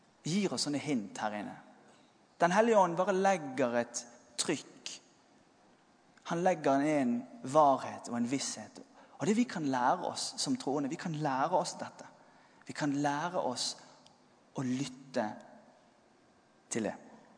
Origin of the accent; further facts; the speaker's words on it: Western Norway, Norway; Og som vestlending så kan jeg vitne for deg om at han blåser egentlig overalt.